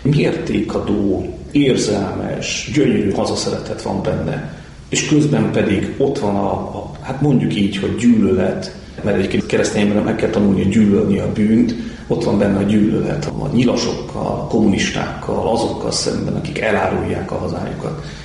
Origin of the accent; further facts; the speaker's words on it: Hungary; Egyébként mi magyarok vagyunk